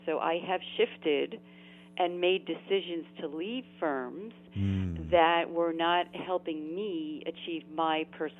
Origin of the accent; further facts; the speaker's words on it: Queens, New York, United States; So I grew up in Queens and spent my school, you know, there. And I actually worked in Manhattan.